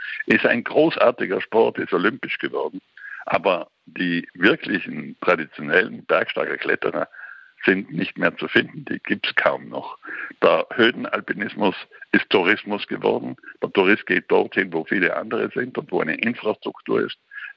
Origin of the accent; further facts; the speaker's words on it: Trentino-Alto Adige, Italy; ich bin ja in Südtirol im Füllnestal aufgewachsen, in einem tiefen, düsteren, finsteren Tal.